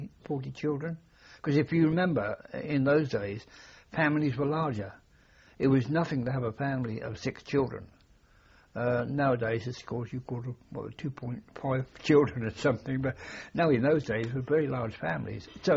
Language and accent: English; Fleet, South East England, United Kingdom; born there; I was born in Fleet, which is in Hampshire, September the 17th, 1925.